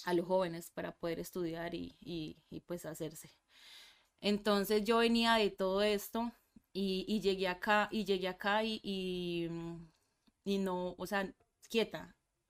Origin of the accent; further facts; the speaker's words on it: Medellín, Antioquia, Colombia; Soy de Medellín, Colombia. ¿Qué más te digo? Sí, soy de Medellín.